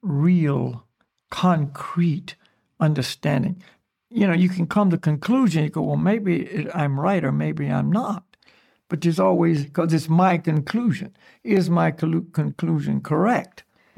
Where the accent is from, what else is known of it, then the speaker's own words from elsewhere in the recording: Hillsborough, North Carolina, United States; Well, I'm from the United States. But where? Well, I was North Carolina. That's where I was born and raised. But where? Okay. And then you give the city, Hillsborough